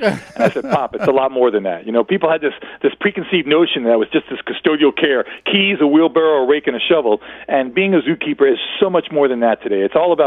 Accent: New York City, New York, United States; now in Florida, United States; growing up in New York City in a small apartment, the son of Cuban immigrants

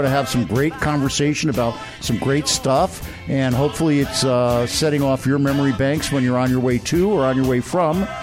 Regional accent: Miami, Florida, United States; We're from Miami. It's always warm.

